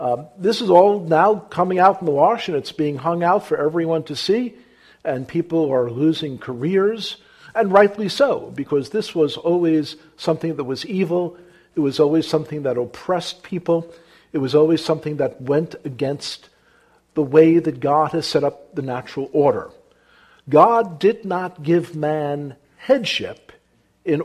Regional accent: Brooklyn, New York, United States; brought up in the streets of Brooklyn. I could use mouth judo and karate. You know, you had to do that growing up in Brooklyn to survive.

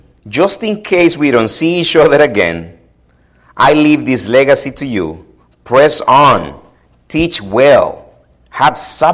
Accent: El Salvador; Then I rephrase to myself, being from El Salvador, when does a Salvadorian start being Salvadorian?

